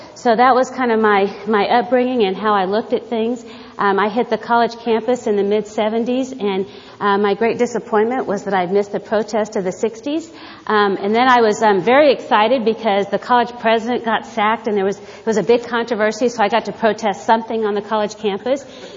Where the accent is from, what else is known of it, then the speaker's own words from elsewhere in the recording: Texas, United States; I'm from Texas, and if you know me at all, you'll know that pretty quickly that I'm from Texas.